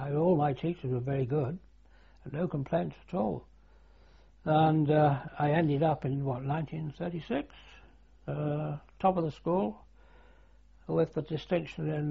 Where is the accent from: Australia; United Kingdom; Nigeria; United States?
United Kingdom; Liverpool, North West England; I'm a Scouse. I was born in Liverpool, and just round the corner from